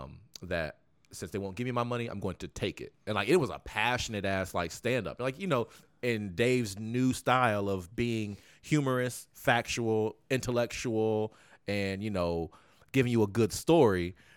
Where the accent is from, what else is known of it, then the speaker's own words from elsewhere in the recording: New York, United States; New York is the vegan of the world. Like, I'm from New York.